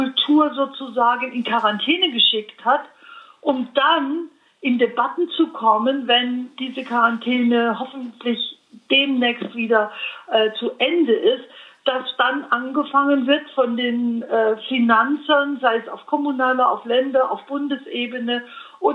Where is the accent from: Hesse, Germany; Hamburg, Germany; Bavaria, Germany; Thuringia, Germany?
Bavaria, Germany; Ich komme aus dem Allgäu. Ich komme aus dem Allgäu